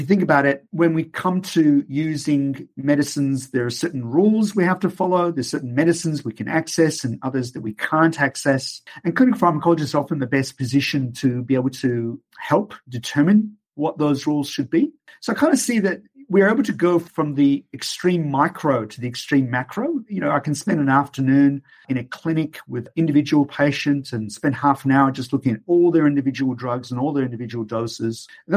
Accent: Iran; moved away; growing up in Iran all those years ago

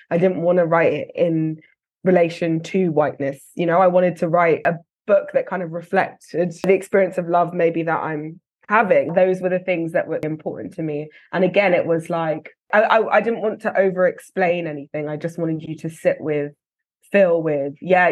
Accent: London, United Kingdom; a place that I love and that has nurtured me and that I am the way that I am because of that place.

